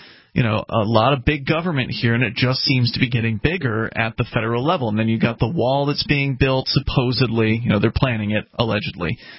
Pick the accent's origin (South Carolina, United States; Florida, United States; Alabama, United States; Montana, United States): Florida, United States; moved away; And I moved up from Florida, where I was born and raised.